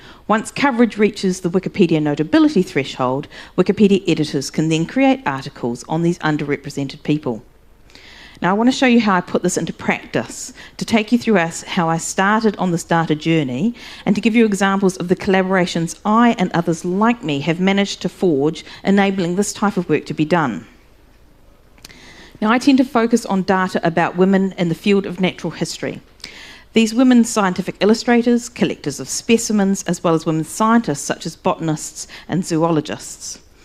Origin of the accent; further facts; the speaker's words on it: New Zealand; I'm a Wikimedian from New Zealand.